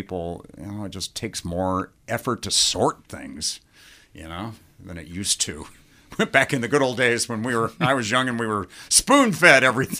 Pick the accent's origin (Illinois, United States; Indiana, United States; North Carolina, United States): Indiana, United States; I grew up in Northeast Indiana, so I would watch the TV guys there.